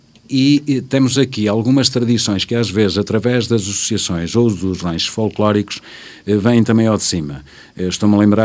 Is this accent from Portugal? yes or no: yes; Cinfães, Viseu, Portugal; eu sou natural de Sinfães, sou o natural do Alto da Serra, de Alhões, portanto, mesmo do Alto da Serra de Montemor, a parte mais alta.